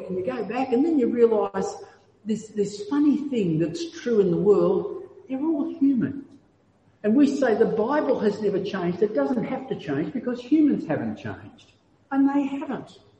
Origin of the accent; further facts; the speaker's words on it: Australia; I'm Australian.